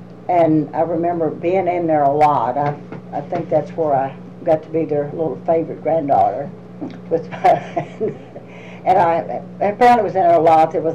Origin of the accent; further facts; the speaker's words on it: Brownsburg, Virginia, United States; About, I guess, 5 miles north of Brownsburg, right off of 252, near the Rock Ridge Augusta line.